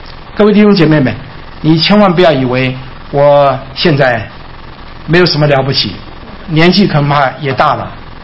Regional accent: Hunan, China; 我是湖南人，这个发字发不出来。你知道我们这湖南人啊，这个喝跟佛字分不出来了

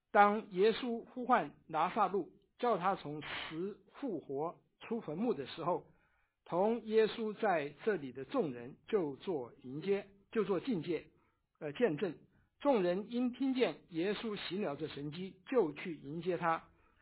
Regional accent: China; 这个我们大家都是中国人，我们知道的啊

